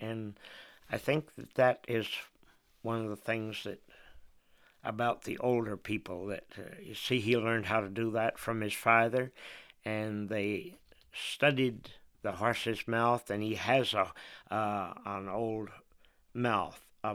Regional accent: East Warren, United States; When I was growing up in East Warren, as I said before, the Fullers lived just over the hill.

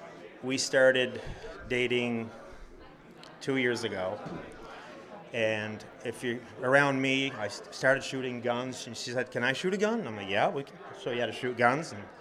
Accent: Brandon, Vermont, United States; I'm from Brandon, Vermont.

